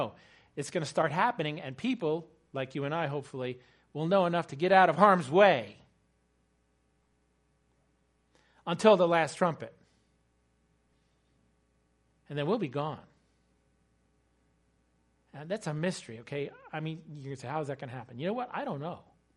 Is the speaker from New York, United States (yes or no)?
yes; Poughkeepsie, New York, United States; I grew up in Poughkeepsie, New York, and we had a little lot there on the corner, and there was a forsythia bush.